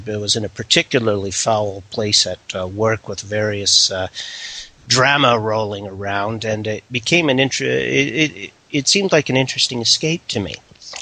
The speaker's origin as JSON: {"language": "English", "country": "Canada", "said": "maybe it's just a function of being Canadian."}